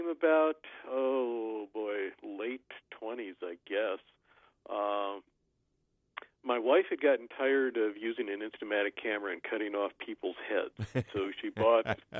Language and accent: English; Moorhead, Minnesota, United States; Well, I grew up in Moorhead, Minnesota here. Actually stayed there through college, went to Moorhead State, majored in chemistry and physics.